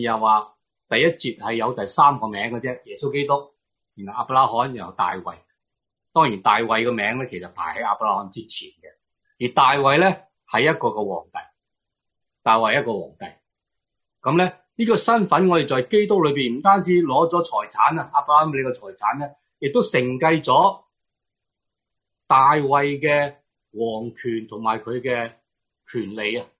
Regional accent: Guangdong, China; 特别我哋广东人咧，都系非常之自大嘅

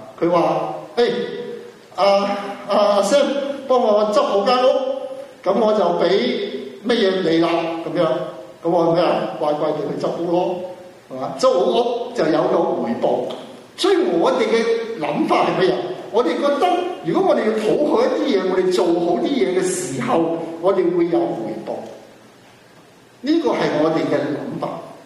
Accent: Hong Kong; 大家香港人，我香港人，以前我在香港，我跟我爸爸去买餸。

